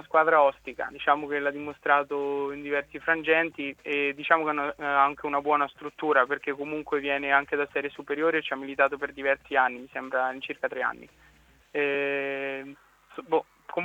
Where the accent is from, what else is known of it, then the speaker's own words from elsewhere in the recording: Castelfidardo, Marche, Italy; Sì, io sono di Castelfidardo.